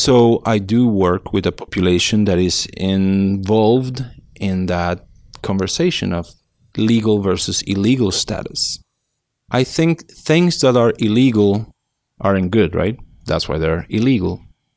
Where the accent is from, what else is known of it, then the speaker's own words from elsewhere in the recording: Mexico; moved away as an adult; now in Miami, United States; I am originally from Mexico. Well, I first came to study in Miami when I was 18 years old, and then I went back to Mexico after a few months. I went to school back in Mexico. I finished college, and then I came back when I was in my mid-20s, and I've stayed here ever since.